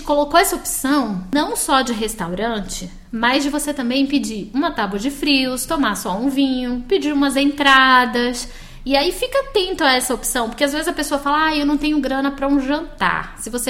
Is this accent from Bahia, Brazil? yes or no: yes; Bahia, Brazil; Eu sou baiana, né? Pra mim, isso aqui é muito frio, é o Polo Norte.